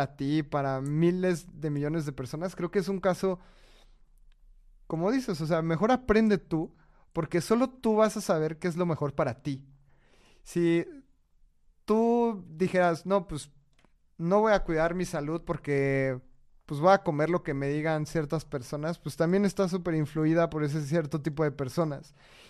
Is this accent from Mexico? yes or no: yes; Mexico